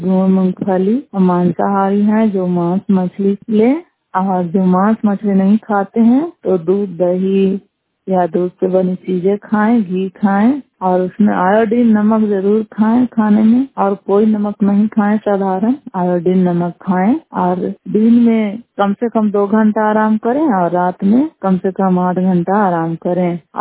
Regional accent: Damodarpur, Bihar, India; ग्राम सरैया कोई दामोदरपुर थाना नगर नौचा जिला नालंदा की निवासी हूँ

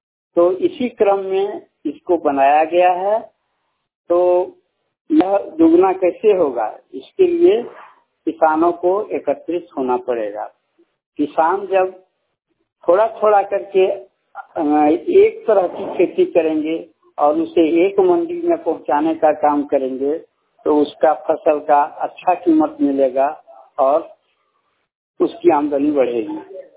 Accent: Guguldi, Bihar, India; और मैं बरहट प्रखंड अंतर्गत गुगुल्डी गांव का निवासी हूं।

